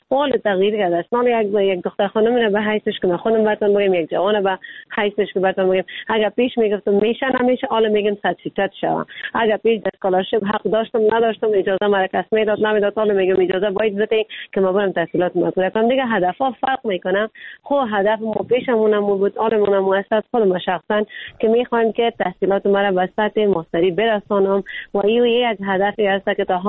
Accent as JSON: {"language": "Persian", "country": "Afghanistan", "said": "خود ما افغان هستیم میفهمیم همه چیزه"}